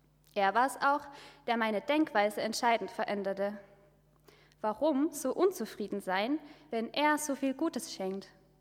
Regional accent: Saxony, Germany; born there; Ich komme gebürtig aus Sachsen.

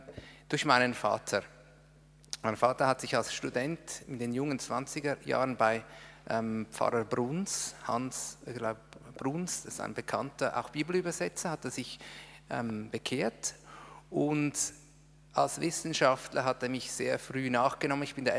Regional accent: Aargau, Switzerland; born there; now in Zürich, Switzerland; Schweiz, Zürich, gebürtiger Aargauer. Das ist so etwas nordwestlich vom Kanton Zürich.

